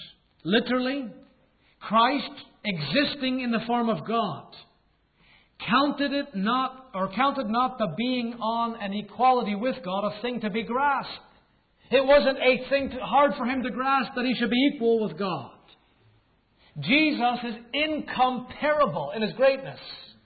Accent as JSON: {"language": "English", "country": "Canada", "tie": "born or raised there", "said": "Growing up in Canada, everybody knew who the great one was."}